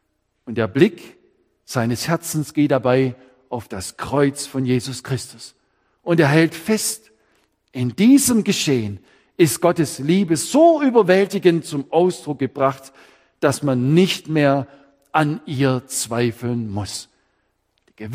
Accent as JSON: {"language": "German", "region": "Baden-Württemberg", "country": "Germany", "said": "Könnte sagen, als Schwabe"}